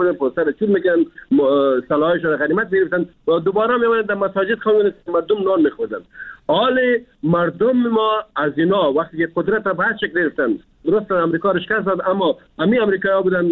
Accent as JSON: {"language": "Persian", "country": "Afghanistan", "said": "ما افغان هستیم، ما مسلمان هستیم،"}